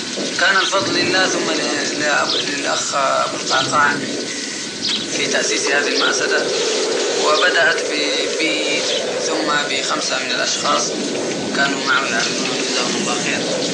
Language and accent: Arabic; Medina, Medina Province, Saudi Arabia; هو أصلا من المدينة المنورة.